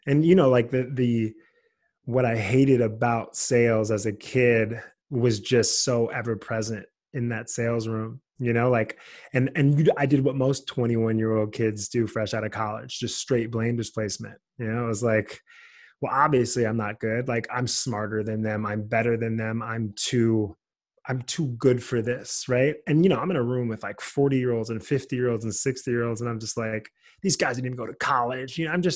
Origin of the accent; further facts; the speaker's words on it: Los Angeles, California, United States; I was the kid, 15 years old, growing up in Los Angeles.